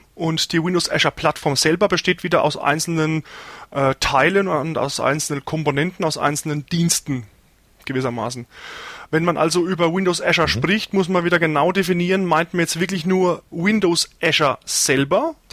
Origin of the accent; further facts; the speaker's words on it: Germany; Also, ja, wirklich, wir als Deutsche, wir könnten uns das eigentlich am besten merken, wenn wir so ans südhessische Ärger denken, ne?